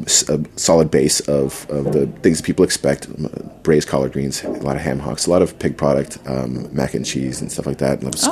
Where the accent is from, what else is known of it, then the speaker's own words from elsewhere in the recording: Southwest, United States; Right, I'm from the Southwest.